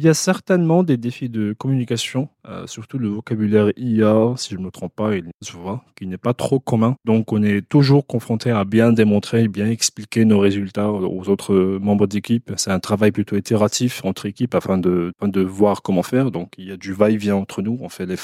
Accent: Algeria; moved away as an adult; now in France; j'ai 27 ans, je viens d'Algérie et je suis en France depuis 3 ans plus ou moins.

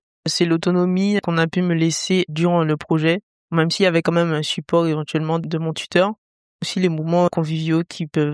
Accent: Martinique; moved away as an adult; now in Poitiers, France; J'ai 28 ans, je suis originaire de la Martinique et je suis venue en France continuer mes études supérieures.

